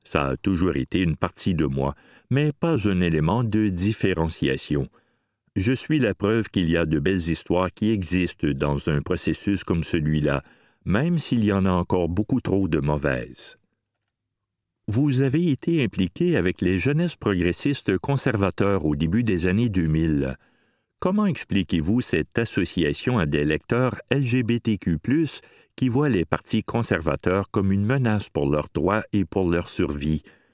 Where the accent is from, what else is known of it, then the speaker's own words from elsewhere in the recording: Lévis, Quebec, Canada; Ma famille vient de Kamouraska, dans le Bas-Saint-Laurent. Je suis né en 1979 à Lévis, où j'ai vécu durant 22 ans. J'ai étudié à Québec.